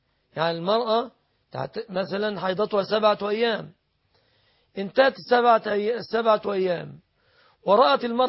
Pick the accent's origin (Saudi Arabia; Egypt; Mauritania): Egypt